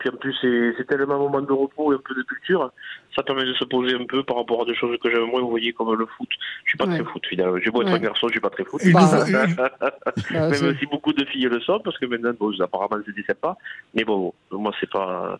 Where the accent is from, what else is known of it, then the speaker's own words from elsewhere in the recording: Occitanie, France; Moi, je suis originaire de l'Aveyron.